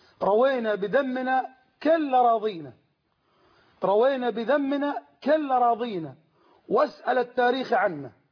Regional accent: Sinai, Egypt; نحن تحت أبناء سيناء قبائل سيناء

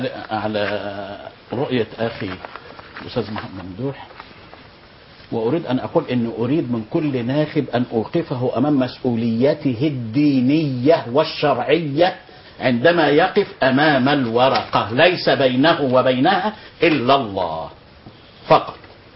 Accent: Egypt; ارضى نفسي كمصري، بلاش كمسلم، كمصري

